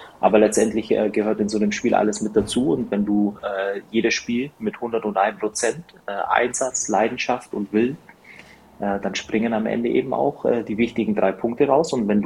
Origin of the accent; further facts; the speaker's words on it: Freiburg, Baden-Württemberg, Germany; Also kann man, glaube ich, auch nicht meckern als Freiburger.